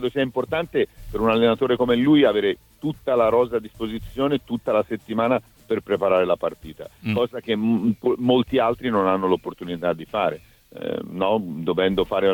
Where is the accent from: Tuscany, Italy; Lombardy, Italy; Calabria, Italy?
Tuscany, Italy; Florence; e poi da buon fiorentino